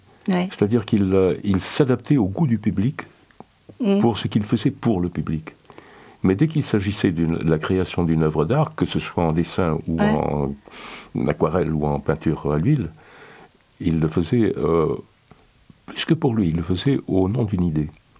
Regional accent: France; also born or lived in Madrid; je suis né donc à Madrid à l'âge de 3 mois et demi. Mes parents me ramènent en France.

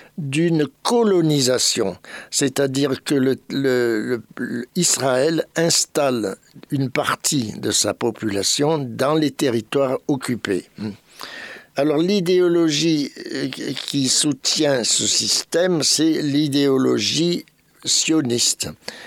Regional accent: France; Moi, en tant que Français

